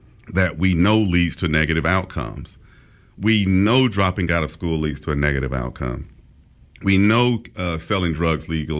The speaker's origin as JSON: {"language": "English", "town": "Hillsdale", "country": "United States", "tie": "born or raised there", "said": "I grew up in Hillsdale."}